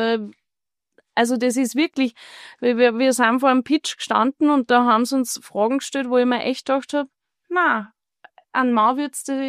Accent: Leonding, Upper Austria, Austria; Genau, es gehört so zwei Bereiche von Leonding. Also wir sind halt am Hatterplateau aufgewachsen.

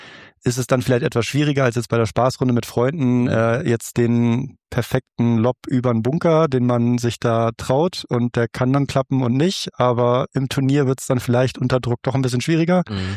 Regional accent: Hamburg, Germany; also born or lived in Augsburg; also ich komme aus Hamburg, habe da meine Ausbildung am Flesensee gemacht, also Richtung Rostock.

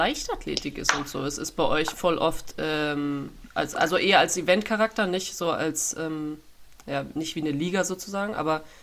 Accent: Germany; ich zum Beispiel bei Arsenal als Deutsche

